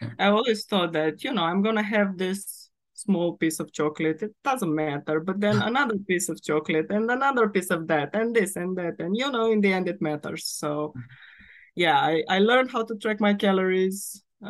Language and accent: English; Romania; now in London, United Kingdom; So I'm from Romania. I moved to London 4 years ago.